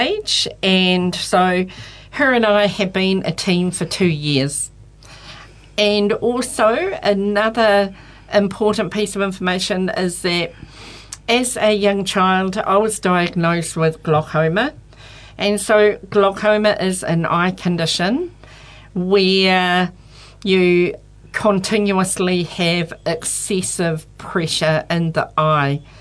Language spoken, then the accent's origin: English; Auckland, New Zealand; also born or lived in Wellington; now in Hamilton, New Zealand; so I was actually born in Wellington and moved to Auckland when I was three. And I grew up in Auckland and moved to the beautiful Kirikiriroa, Hamilton, about 18 years ago.